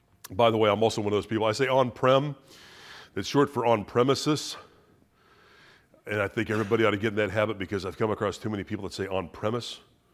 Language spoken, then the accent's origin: English; Kansas, United States; I'm from Kansas, we say y'all